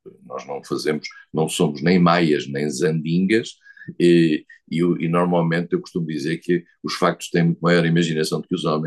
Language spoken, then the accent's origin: Portuguese; Vila Real, Portugal; como se diz aqui na minha terra, em Vila Real